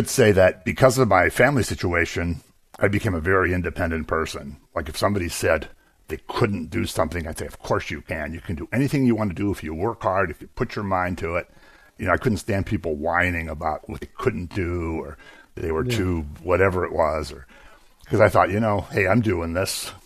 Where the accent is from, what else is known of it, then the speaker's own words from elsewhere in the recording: Erie, Pennsylvania, United States; I was raised in Erie, Pennsylvania, actually. Catholic family. My parents were actually from Italy.